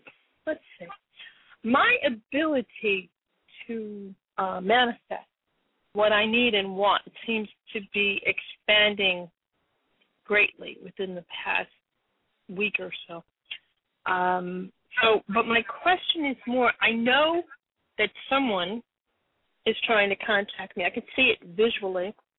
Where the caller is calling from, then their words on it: Connecticut, United States; I'm calling from Connecticut.